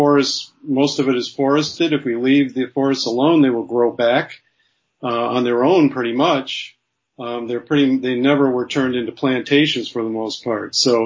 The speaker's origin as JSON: {"language": "English", "region": "Michigan", "country": "United States", "said": "I'm originally from Michigan."}